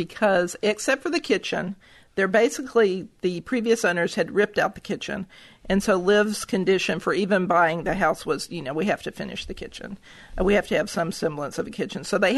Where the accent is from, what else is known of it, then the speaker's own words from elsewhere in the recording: Memphis, Tennessee, United States; because I grew up in Memphis and I worked in West Tennessee in all these little towns.